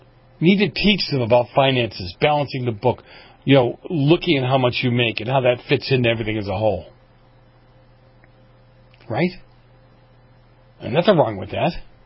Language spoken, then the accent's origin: English; California, United States; And as you know, I'm from California.